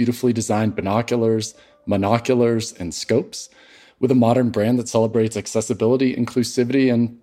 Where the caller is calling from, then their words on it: Alpine Meadows, California, United States; I'm the CEO and founder of Knox Provisions, and I'm calling from Alpine Meadows, California.